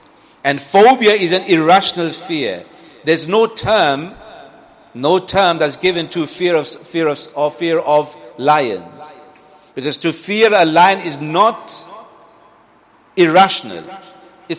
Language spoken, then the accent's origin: English; Leicester, East Midlands, United Kingdom; And I'm 47, well, now 48. Before, when we were told, when we grew up here in Leicester and Highfields